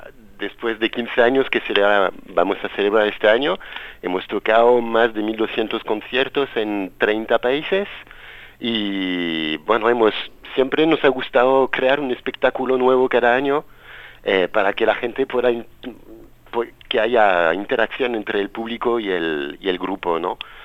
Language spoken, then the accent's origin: Spanish; Brittany, France; now in Barcelona, Spain; soy francés, soy de la Bretaña francesa, una región así, un poco parecida a Cataluña a nivel político, que siempre hay mucha cultura aquí que la gente se quiere preservar, y la Bretaña es una parte de Francia que es un poco así.